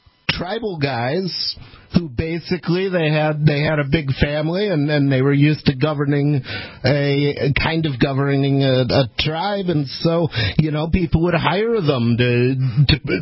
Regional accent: Jackson, Michigan, United States; born there; I was born in Jackson, Michigan.

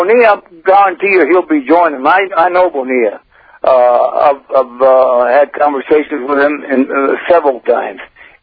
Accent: Arizona, United States; Same situation happening in my home state of Arizona.

